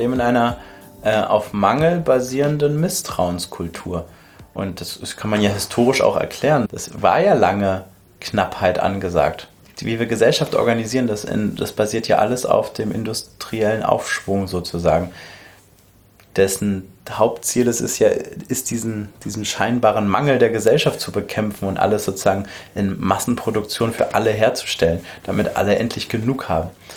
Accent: Neuenhagen bei Berlin, Brandenburg, Germany; Ich komme aus Neuenhagen bei Berlin, das ist ein Vorort.

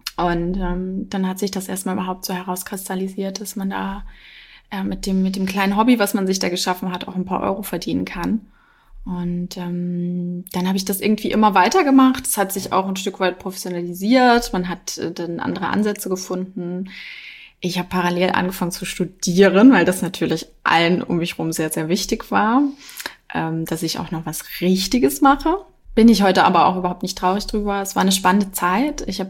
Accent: Dresden, Saxony, Germany; also born or lived in Freital; Also ja, ich komme aus Dresden, ich habe dann während meiner Schulzeit, während der Blog anfing zu laufen, in Freital gelebt, das ist ein kleiner Ort bei Dresden

